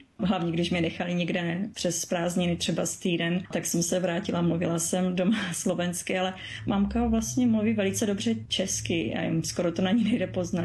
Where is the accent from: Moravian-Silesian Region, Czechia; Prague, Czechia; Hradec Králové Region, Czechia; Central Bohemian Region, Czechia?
Moravian-Silesian Region, Czechia; Paskov; A tam sme vlastne vyrústali celý život v Paskovie.